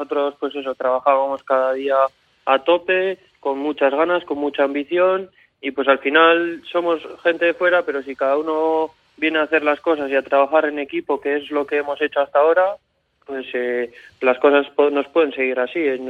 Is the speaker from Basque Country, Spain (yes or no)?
yes; Durango, Basque Country, Spain; de Durango, soy un chaval de 23 años y es verdad que todavía soy joven